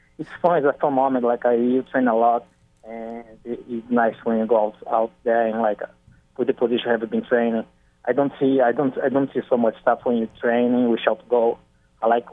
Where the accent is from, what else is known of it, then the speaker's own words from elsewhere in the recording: Brazil; English is a second language; moved away; when I got in here in 2012. I think I didn't speak any English. And, like, the culture in here was pretty, like, a really different to Brazil.